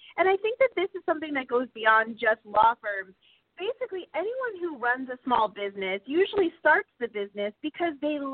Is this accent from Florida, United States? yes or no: yes; Florida, United States; I always knew that I wanted to be an immigration attorney because I grew up in Florida